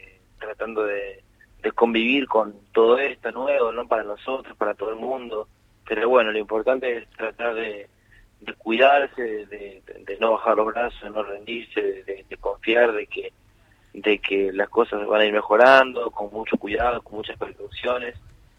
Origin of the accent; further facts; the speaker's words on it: Florencio Varela, Buenos Aires Province, Argentina; porque yo vivo en Florencio Varela, claro. Vivía ahí, soy de ahí de Varela